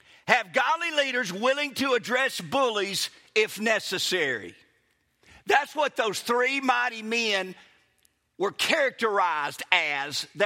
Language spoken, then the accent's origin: English; Kosciusko, Mississippi, United States; also born or lived in Clinton / Hattiesburg; I grew up in Kosciuszko, and then I went to Clinton my last 2 years of high school. Those are like home for me. But I was born in Hattiesburg.